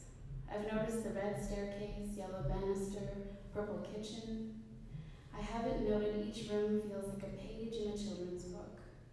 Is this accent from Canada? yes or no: yes; Ontario, Canada; I come from St. John's, which is half true. I grew up in Ontario, and my whole life I've told everybody I was a Newfoundlander. My parents are Newfoundlanders. And now I'm telling everybody I'm from Ontario